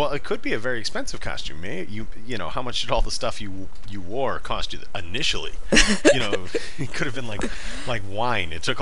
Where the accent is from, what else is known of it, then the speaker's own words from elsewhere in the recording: Marengo, Illinois, United States; I grew up in Marengo, Illinois